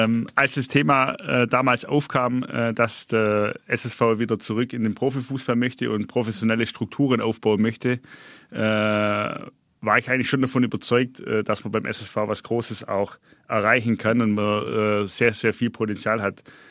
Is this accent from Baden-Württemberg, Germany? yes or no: yes; Baden-Württemberg, Germany; Als Schwabe bleibe ich da tatsächlich bei Linsen mit Spätzle.